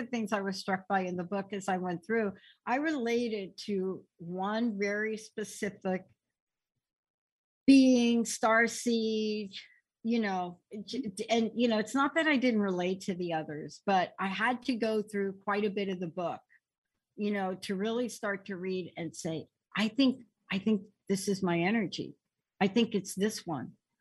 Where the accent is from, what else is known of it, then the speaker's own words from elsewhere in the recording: East Coast, United States; My relationship with water, growing up on the East Coast, I love water. I cannot swim to save my life, but if you put me in water, I'm not going to get out. I had to move here to the West Coast, water everywhere.